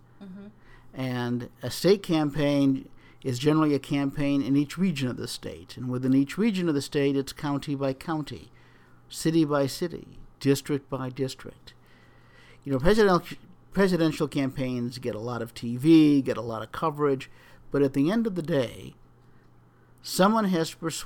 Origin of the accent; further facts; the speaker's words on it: Pennsylvania, United States; I'm from Pennsylvania. We have a system where we have a state legislature, a state senate.